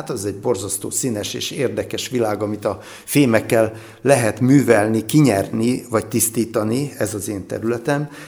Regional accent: Miskolc, Borsod-Abaúj-Zemplén, Hungary; also born or lived in Japan; lokálpatrióta vagyok, tehát miskolci, erősen, itt születtem, és itt is maradtam. Noha volt egy 5,5 éves kitérőm Japánban közben, de visszajöttem.

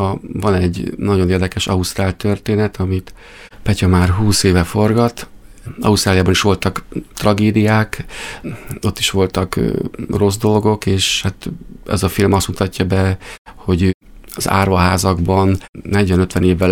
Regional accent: Hungary; now in Australia; ott élek tizenvalány éve, hogy nekem ott van az életem közöttük. Amikor hazajövök, én magyar is vagyok, ausztrál is vagyok, inkább persze magyar vagyok, de az életem ott van kint most jelen pillanatban

